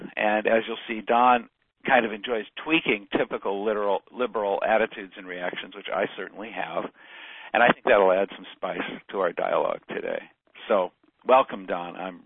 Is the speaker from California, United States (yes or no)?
yes; California, United States; And I'm a Californian who was raised in a left-wing activist community devoted to green values like peace and brotherhood and civil rights.